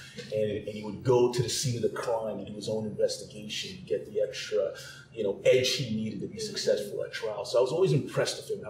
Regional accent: Canada; as an individual of color, a visible minority, especially growing up in Canada

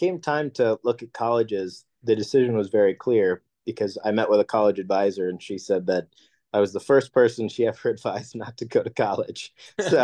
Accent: Connecticut, United States; They were actually started in my hometown in Connecticut, and that's why I was first connected with them.

